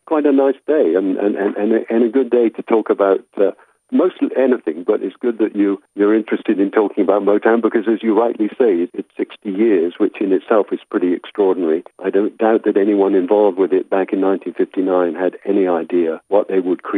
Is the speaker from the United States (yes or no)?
no; Bristol, South West England, United Kingdom; And my hometown was Bristol, England, in the West Country.